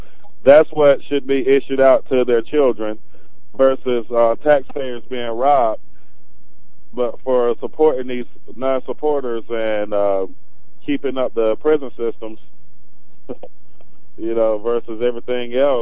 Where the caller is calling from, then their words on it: Greenville, South Carolina, United States; Greenville, South Carolina.